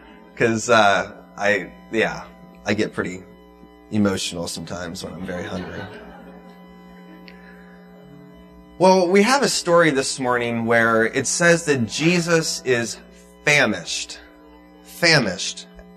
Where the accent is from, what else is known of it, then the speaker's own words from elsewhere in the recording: Lancaster, Pennsylvania, United States; I'm from Lancaster.